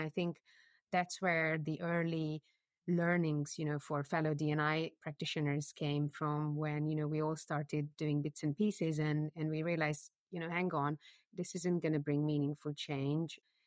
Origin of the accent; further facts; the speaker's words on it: Hungary; accent: Eastern European; English is a second language; moved away as an adult; also born or lived in India; now in London, United Kingdom; I'm actually based in London, but I'm originally Hungarian, so obviously people can hear my accent. Some people can even guess that I have an Eastern European accent, but I've lived in the UK for about 12 years and a year and a half in between in India.